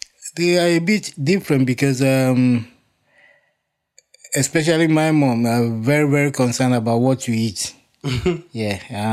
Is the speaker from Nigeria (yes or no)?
yes; Ibadan, Oyo, Nigeria; also born or lived in Akure; You know, well, I was born in Akure, and I think we came to Ibadan, which is in Oyo State, in the 60s. I remember we were living in Okado